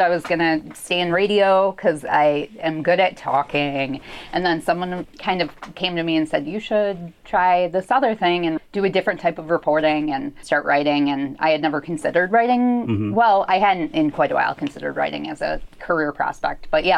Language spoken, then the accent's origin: English; Saginaw, Michigan, United States; In Saginaw, Michigan.